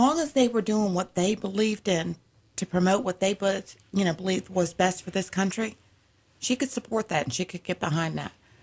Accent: the South, United States; I grew up in the South. I have a lot of the traditions instilled in me, the pride in country and patriotism.

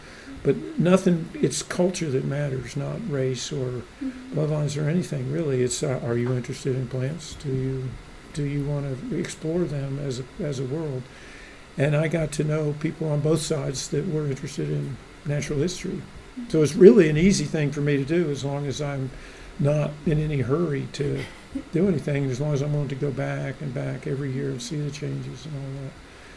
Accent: the South, United States; now in Washington, United States; I grew up in the South. My mother and grandmother taught me some natural history. They were into birds and plants. And I came out to Northeast Washington in 1970

